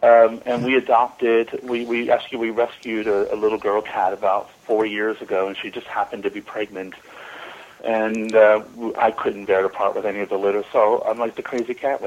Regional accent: New York, United States; also born or lived in Wales; now in Jersey City, United States; I was born and raised in New York. Born and raised in New York. I lived in New York for most of my life, except for the 6 months I lived in Wales with my husband, Shane.

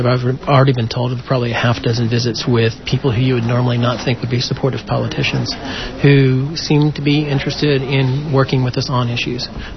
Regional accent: Stephenville, Texas, United States; now in Austin, United States; I'm originally from Stephenville, Texas, but I've been living in Austin for the last couple of decades.

